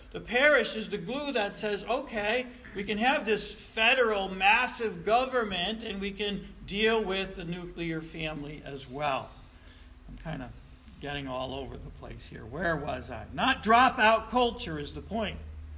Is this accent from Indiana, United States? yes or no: no; Troy, New York, United States; when I grew up in South Troy, St. Joseph's had a school, and so did St. Anthony's, and so did St. Mary's